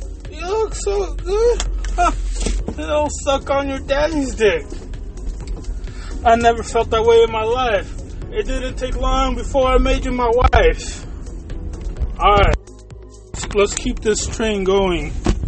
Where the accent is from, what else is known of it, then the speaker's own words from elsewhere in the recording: Salt Lake City, Utah, United States; that's the legacy I want to leave, you know, in my hometown. And Michael Jordan inspires me to do that here in Salt Lake City